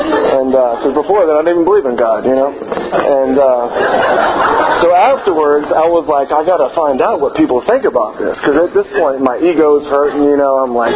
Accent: Virginia, United States; I grew up in Virginia.

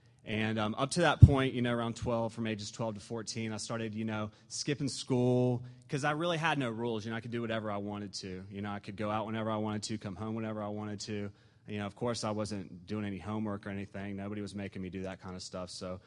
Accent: Jacksonville, Florida, United States; I was born in Jacksonville, Florida. And I grew up there.

